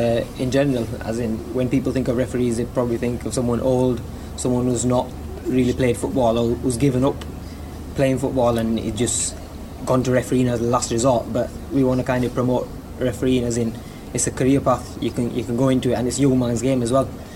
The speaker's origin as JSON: {"language": "English", "town": "Dewsbury", "region": "Yorkshire and the Humber", "country": "United Kingdom", "said": "I'm a level 4 referee. I'm 24 years old. I'm from Dewsbury in West Yorkshire."}